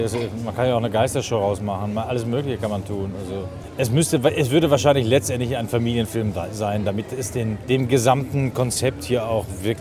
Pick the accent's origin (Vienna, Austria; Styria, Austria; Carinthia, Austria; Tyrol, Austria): Vienna, Austria; Ich komme aus Wien.